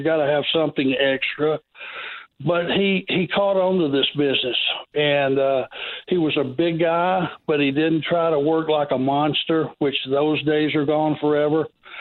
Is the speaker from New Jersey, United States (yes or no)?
no; Georgia, United States; I was from Georgia. Bob was from Georgia.